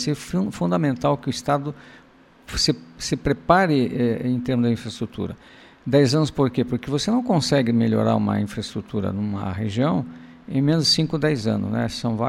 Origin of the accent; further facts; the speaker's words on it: Paraná, Brazil; Mas nós, como nós somos paranaenses, defendemos os interesses do Paraná